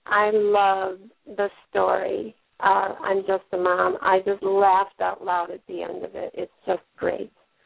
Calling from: Missouri, United States; from Missouri

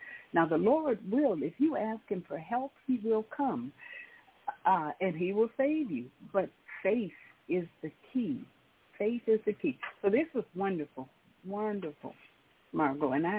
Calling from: Las Vegas, Nevada, United States; calling from Las Vegas.

